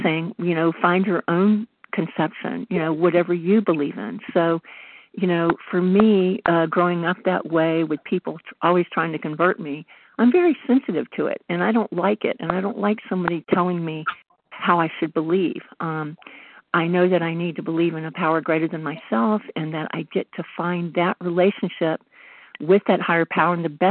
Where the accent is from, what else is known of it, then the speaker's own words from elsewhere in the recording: the South, United States; I grew up in the South with a different kind of religion where I had people always trying to convert me, so I relate to the grandfather a lot.